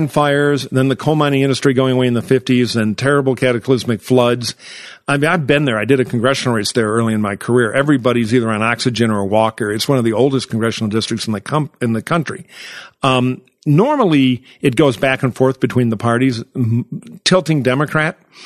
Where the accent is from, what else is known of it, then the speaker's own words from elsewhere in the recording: Michigan, United States; Or Michigan, my home state, which we have not won since 88.